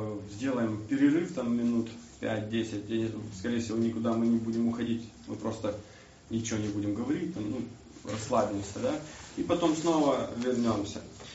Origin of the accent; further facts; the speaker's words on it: Kyiv, Ukraine; я вообще сам из Киева